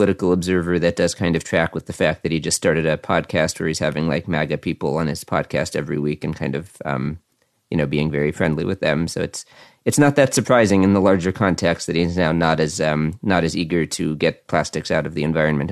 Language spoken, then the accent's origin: English; California, United States; one of the things that's so frustrating about all of this as a Californian